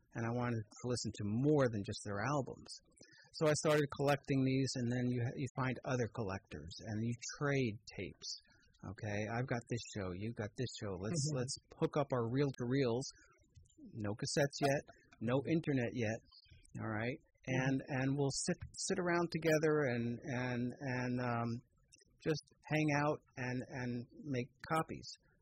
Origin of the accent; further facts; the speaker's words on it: East Coast, United States; So I grew up on the East Coast.